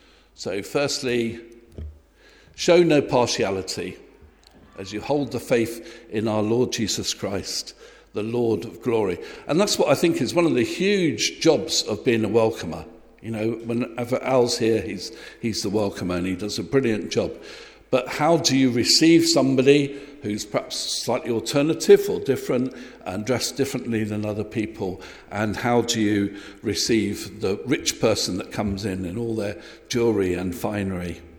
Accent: London, United Kingdom; I grew up in London

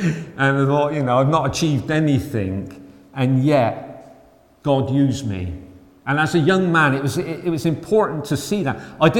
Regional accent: Knowle, South West England, United Kingdom; They knew I came from Knowle, had a bit of a reputation, that, you know, you don't mess with anybody from Null kind of thing.

